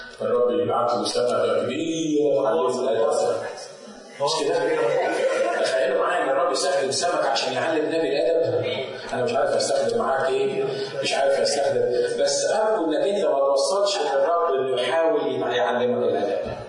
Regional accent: Egypt; عندنا في مصر

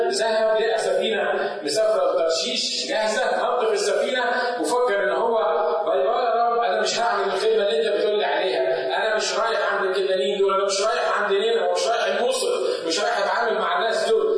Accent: Egypt; عندنا في مصر

